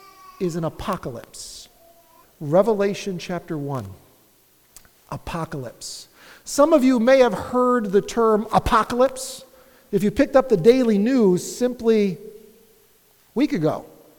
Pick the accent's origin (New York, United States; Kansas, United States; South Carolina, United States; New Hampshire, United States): New York, United States; Webster; I lived in Rochester, born and raised in Webster near Rochester, and we'd have a chance to go to Lake Ontario and over to Niagara Falls.